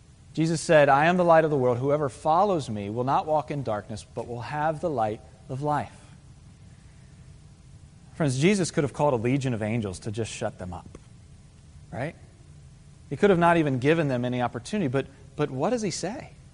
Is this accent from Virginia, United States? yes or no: yes; Virginia Beach, Virginia, United States; I grew up in Virginia Beach.